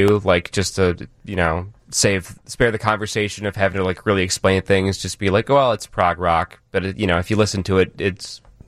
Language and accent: English; Antioch, Illinois, United States; I'm from a far north suburb of Chicago called Antioch.